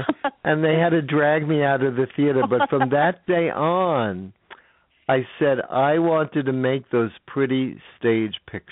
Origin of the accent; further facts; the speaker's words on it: New York City, New York, United States; Well, I grew up in the Bronx, New York. I was actually born in Manhattan, but raised in the Bronx.